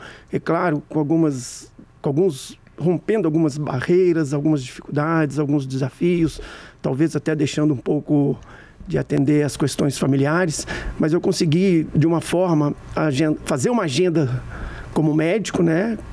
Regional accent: São João del Rei, Minas Gerais, Brazil; born there; eu nasci em São João del Rei, no distrito do Cajuru, que voltei lá recentemente, depois de muitos anos. A minha família é toda da região de São João del Rei.

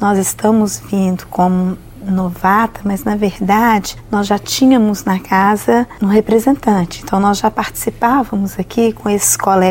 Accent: Conselheiro Pena, Minas Gerais, Brazil; Importante citar aqui na minha terra, Conselheiro Pena

